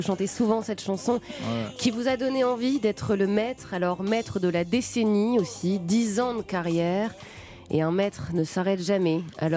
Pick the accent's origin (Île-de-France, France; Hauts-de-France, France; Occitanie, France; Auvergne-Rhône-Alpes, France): Hauts-de-France, France; accent: Ch'ti; parce que moi je suis ch'ti